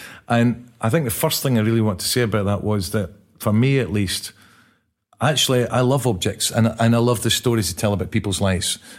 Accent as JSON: {"language": "English", "town": "Kirkcaldy", "region": "Scotland", "country": "United Kingdom", "tie": "born or raised there", "also_born_or_lived": "Edinburgh", "said": "And then we grew up in Fife, just outside Kirkcaldy, as two brothers with two parents who had their own issues."}